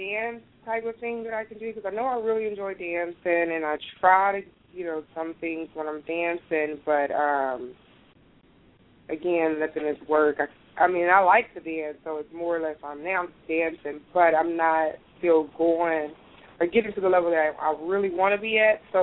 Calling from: Houston, Texas, United States; I'm calling from Houston. And how y'all doing, everyone?

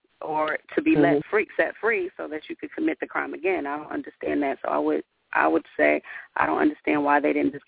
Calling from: Atlanta, Georgia, United States; I'm calling from Atlanta.

